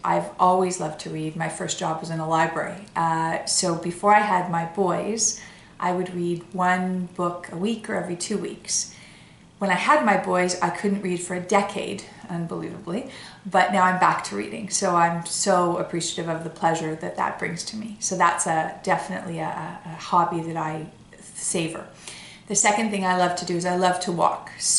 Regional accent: Canada; I have all four children playing hockey because we are Canadian.

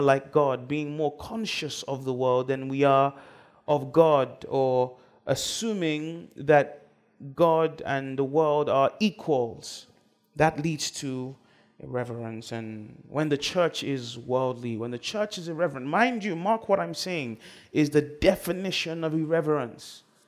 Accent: United Kingdom; I'm telling you, I come from the United Kingdom. We have loads of quiet churches that meet in grand buildings

